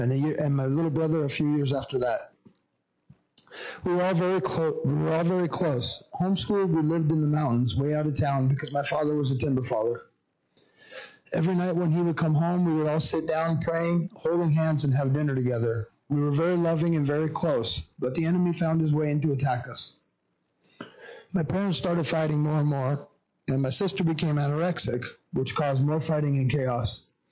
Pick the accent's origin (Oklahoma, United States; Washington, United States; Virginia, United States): Washington, United States; White Salmon; born there; I was born in White Salmon, Washington, in the Columbia River Gorge.